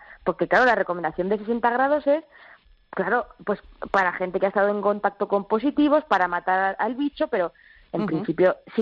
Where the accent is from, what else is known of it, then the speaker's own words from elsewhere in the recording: Belmonte, Castilla-La Mancha, Spain; now in Madrid, Spain; el que vive en mi pueblo, en Belmonte, que soy de Cuenca